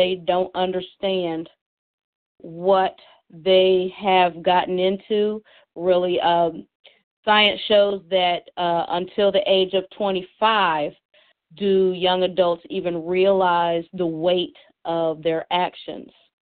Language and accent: English; Dayton, Ohio, United States; I see we've got a 937. That's the Dayton area. That's my hometown.